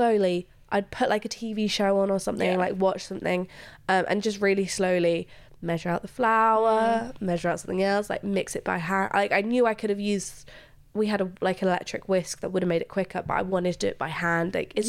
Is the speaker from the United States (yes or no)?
no; Luxembourg; moved away; I am also, hands up, I am also an immigrant. And I find it, this might sound crazy, but growing up in Luxembourg